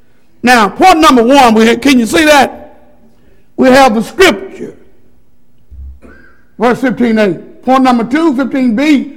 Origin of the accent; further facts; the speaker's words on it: Tennessee, United States; Obviously … from Tennessee, just a gospel preacher.